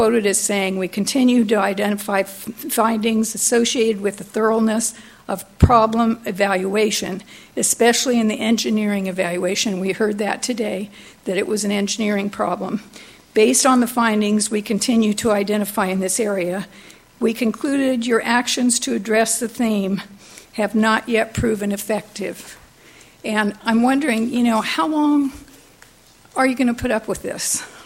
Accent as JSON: {"language": "English", "town": "Shell Beach", "region": "California", "country": "United States", "said": "I'm from Shell Beach."}